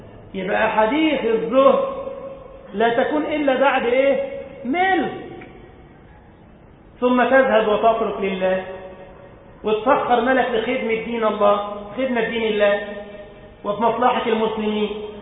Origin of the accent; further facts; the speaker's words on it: Egypt; كان يعمل في بلدنا مصر رئيسا للقضاء